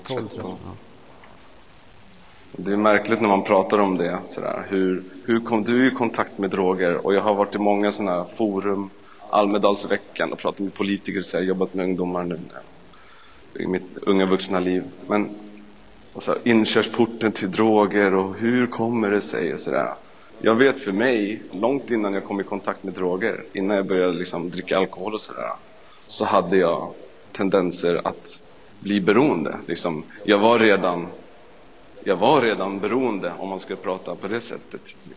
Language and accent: Swedish; Stockholm, Stockholm County, Sweden; jag är uppvuxen både i Hässelby och i Vällingby. De ligger väldigt nära varandra. Men jag brukar säga Hässelby, jag bodde mest hemma hos min mamma. Då. Jag har en tvillingssyster, så vi är båda 33 år.